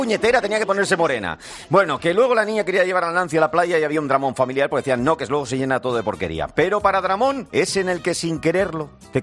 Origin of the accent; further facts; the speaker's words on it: Basque Country, Spain; Había dos playas en mi tierra, Laga